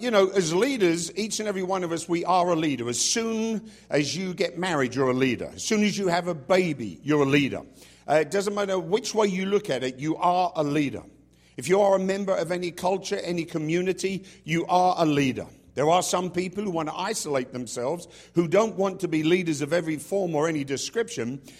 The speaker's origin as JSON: {"language": "English", "region": "England", "country": "United Kingdom", "said": "And as an Englishman, I always think of people like Sir Winston Churchill."}